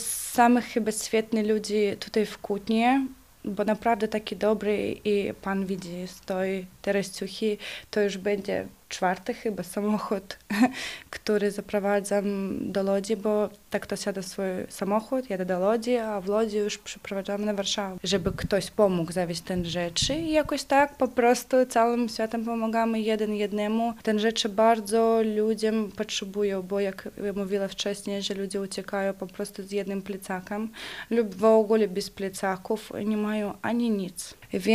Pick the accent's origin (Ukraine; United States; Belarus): Belarus; My wszyscy Białorusini pracujemy w tym kierunku, żeby to zmieniło.